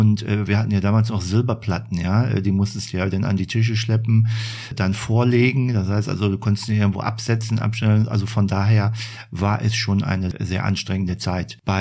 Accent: Düsseldorf, North Rhine-Westphalia, Germany; Ich bin in Düsseldorf geboren. Meine Eltern kamen beide aus Hamburg, leider beide verstorben. Und ich bin in Düsseldorf geboren, aufgewachsen. Hm. Und ich wohne auch noch in Düsseldorf-Benrath.

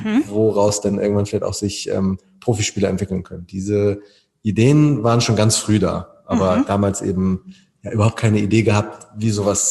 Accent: Hamburg, Germany; wir sind alle Hamburger Basketballer

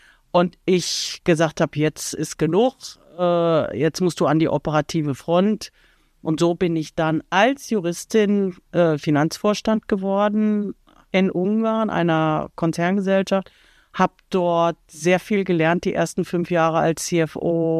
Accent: North Rhine-Westphalia, Germany; born there; ich bin Juristin, bin im Sauerland geboren, habe in Münster studiert, auch ungewöhnlich das ganze Studium in Münster.

